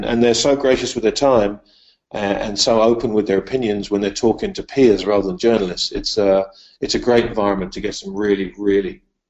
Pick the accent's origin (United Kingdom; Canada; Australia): United Kingdom; Look, as a Brit, I think people underestimate the likelihood of a Brexit.